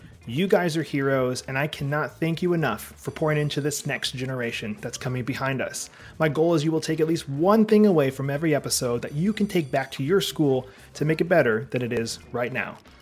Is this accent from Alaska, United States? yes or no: yes; Alaska, United States; now in Florida, United States; I love snow sports growing up in Alaska. So I miss it living here in Florida now.